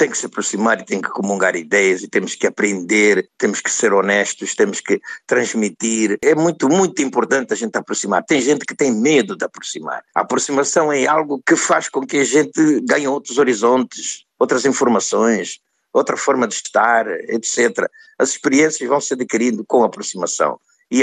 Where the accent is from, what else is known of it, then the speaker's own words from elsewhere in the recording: Angola; moved away as an adult; na minha vivência dos primeiros 23 anos de vida intensos, naquele calor escaldante da minha terra de origem, Angola.